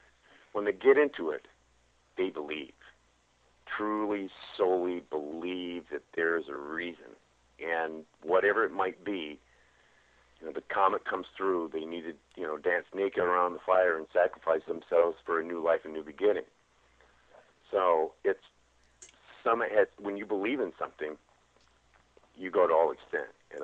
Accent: Oklahoma, United States; I'm learning a lot from my culture, which I'm Osage from Oklahoma

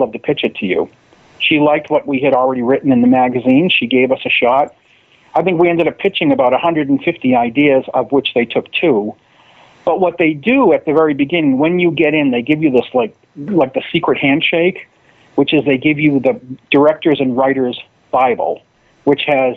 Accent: Windham, New Hampshire, United States; You know, I grew up in Windham, New Hampshire, strange little town, tiny little house on a lake, surrounded by woods, wasn't a lot to do.

